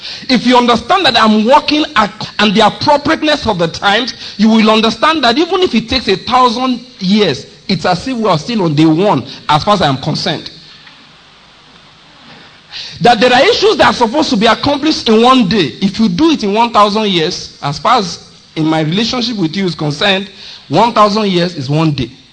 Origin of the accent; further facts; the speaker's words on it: Ondo, Nigeria; People say, how come? I said, I'm from Ondo State. That's how come. That we don't do anything else there. But go to school.